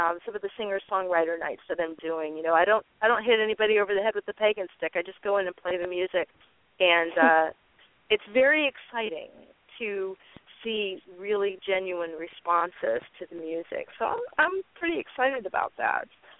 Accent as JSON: {"language": "English", "town": "Tampa", "region": "Florida", "country": "United States", "said": "Locally, I'm from Tampa, Florida, so I do some stuff around Tampa."}